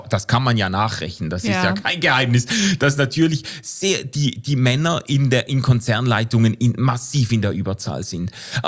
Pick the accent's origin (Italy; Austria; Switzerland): Switzerland; Ich sage das als Schweizer